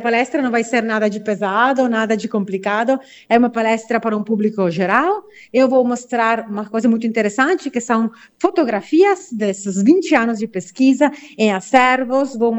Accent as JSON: {"language": "Portuguese", "country": "Italy", "second_language": "Portuguese", "lives_now": "Brazil", "said": "uma pesquisadora italiana, então com outro ponto de vista, né, de contar as pessoas que saíram da minha terra e que chegaram até aqui"}